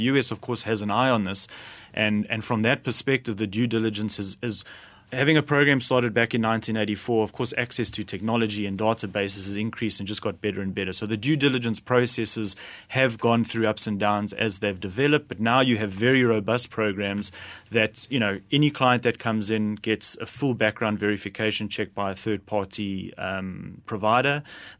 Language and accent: English; South Africa; I'm a South African